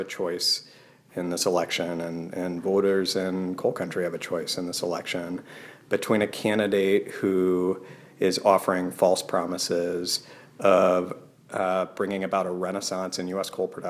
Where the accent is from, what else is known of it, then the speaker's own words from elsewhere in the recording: Wyoming, United States; Yeah, so I grew up in Wyoming, which, is both one of the country's largest energy producers and the country's largest coal producer